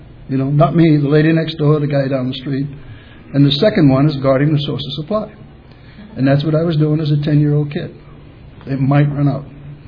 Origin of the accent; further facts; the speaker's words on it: Boston, Massachusetts, United States; I was raised in Boston. I'm the youngest of 11 kids.